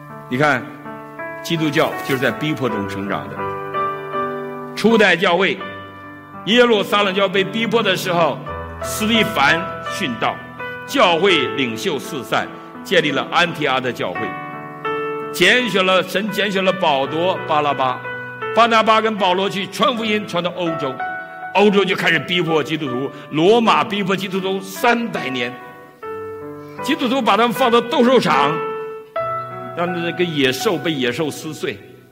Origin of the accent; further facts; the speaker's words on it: China; born there; 我生在中国，我生在这个苦难的民族